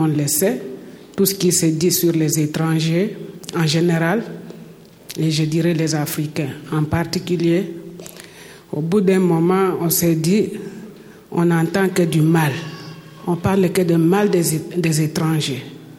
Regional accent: DR Congo; now in Switzerland; je viens de la République démocratique du Congo. Ça fait 18 ans que je suis en Suisse.

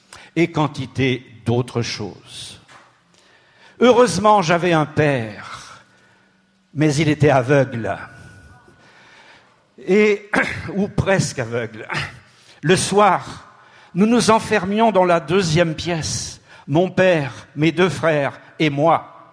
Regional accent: Fondettes, Centre-Val de Loire, France; nous venons de Tours, ou plus exactement d'un petit village près de Tours qui s'appelle Fondette.

